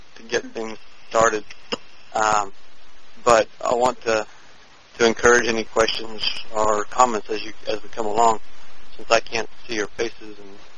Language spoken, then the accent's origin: English; Independence, United States; now in Phoenix, United States; But I grew up in Independence, and I moved out to Phoenix. I came to Phoenix to visit for a little bit, and that was 20 years ago.